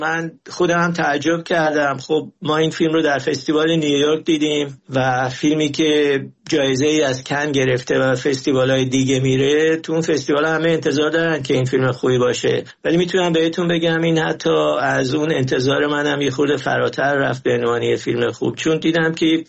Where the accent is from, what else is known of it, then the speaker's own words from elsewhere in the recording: Iran; در مورد من به عنوان یک ایرانی